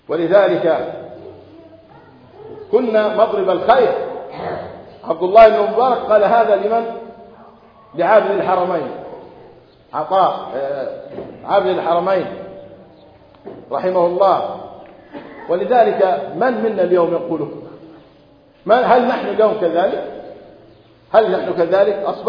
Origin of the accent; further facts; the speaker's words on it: Gaza Strip, Palestine; يعني احنا من غزة نتعصب لغزة